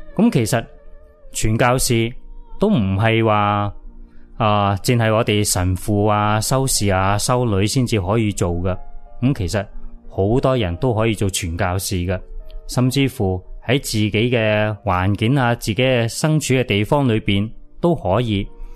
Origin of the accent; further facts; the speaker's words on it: Hong Kong; moved away as an adult; also born or lived in Macau; now in Mongolia; 我本身咧就是香港人嚟嘅，我是土生土长的香港人。咁我在香港长大啦，在香港读书啦，在香港先神父。先咗神父之后，咁我曾经是派咗去澳门工作，咁然之后2000年再次翻到嚟香港，就喺香港工作。